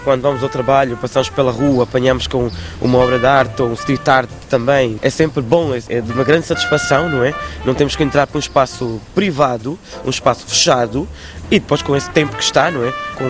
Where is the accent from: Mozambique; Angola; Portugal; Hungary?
Angola; born there; não digo Angola, onde nasci